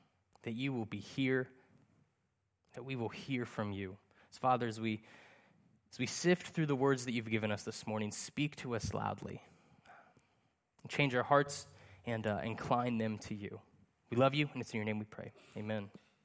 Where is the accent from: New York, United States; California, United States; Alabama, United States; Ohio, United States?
Ohio, United States; Columbus; But I grew up in Columbus, grew up in a football house.